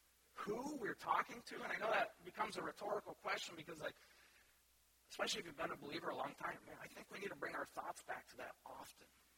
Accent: Kansas City, Missouri, United States; born there; I was born in Kansas City.

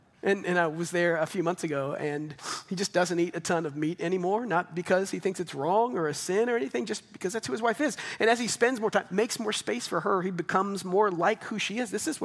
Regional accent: Double Oak, Texas, United States; I never thought I'd live back in Double Oak again. I grew up in Double Oak, 2 miles down that way, you know?

